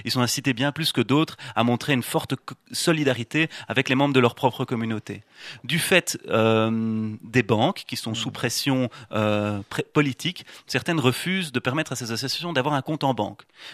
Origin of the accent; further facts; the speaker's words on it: Belgium; donc je suis belge, on l'aura peut-être entendu.